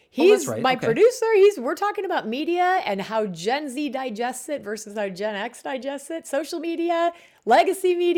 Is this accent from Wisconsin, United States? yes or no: yes; Kaukauna, Wisconsin, United States; because I went to the University of Minnesota and I came from Kaukauna.